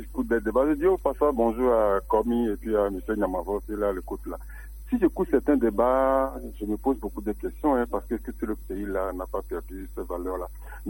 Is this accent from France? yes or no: no; Togo; Alors nous sommes tous des Togolais.